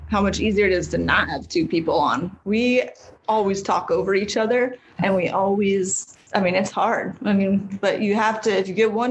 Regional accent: Huntington Beach, California, United States; Good old HB. Huntington Beach, born and bred.

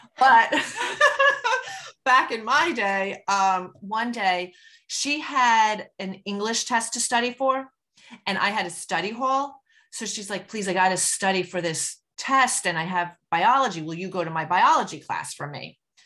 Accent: Short Hills, New Jersey, United States; I'm from Short Hills, New Jersey, and I live with my 2 boys and husband

